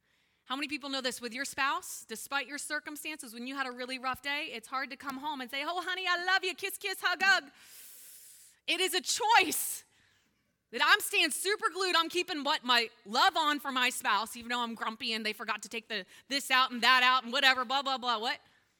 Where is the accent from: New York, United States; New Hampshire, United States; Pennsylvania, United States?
Pennsylvania, United States; Spring Grove; So I grew up in Spring Grove, and I'm the edge of New Salem, and my whole backyard is a cornfield that I grew up in, that house. It's still a cornfield to this day.